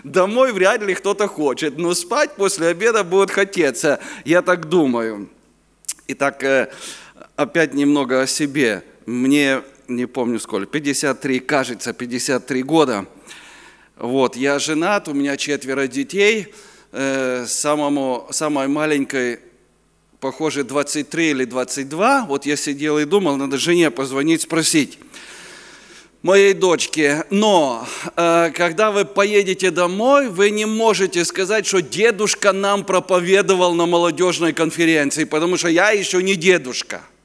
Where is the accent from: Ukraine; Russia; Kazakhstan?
Ukraine; Kyiv; я приехал с Киева, с Украины